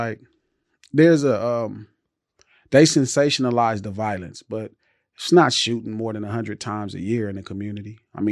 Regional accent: Los Angeles, California, United States; Like 117th Street. So 117th Street, right across the street from the Imperial Courts.

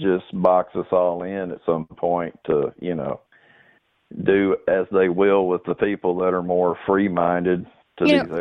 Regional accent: Texarkana, Texas, United States; I'm from Texarkana, Texas.

